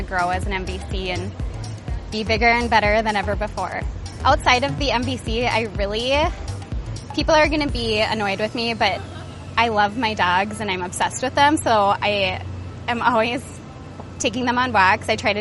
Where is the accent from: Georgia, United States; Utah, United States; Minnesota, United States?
Minnesota, United States; White Bear Lake; I'm from White Bear Lake, and this is my third season on the team.